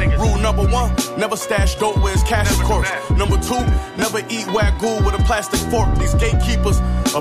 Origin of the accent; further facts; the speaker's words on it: Buffalo, New York, United States; I'm from Buff, but niggas hear me and say, that's New York, so fuck it. I hold a whole state down like that's the fort.